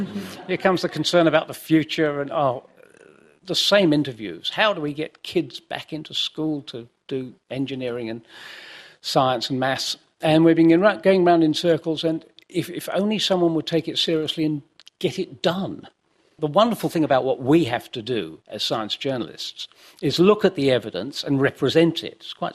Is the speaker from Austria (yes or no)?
yes; Austria; English is a second language; because I was growing up in Austria